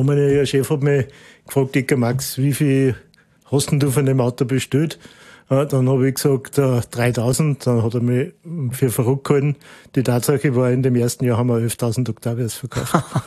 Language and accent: German; Upper Austria, Austria; als Oberösterreicher